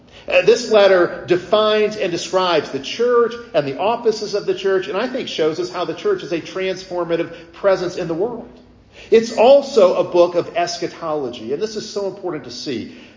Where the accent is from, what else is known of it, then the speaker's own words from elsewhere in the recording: Alabama, United States; conservative states like my home state of Alabama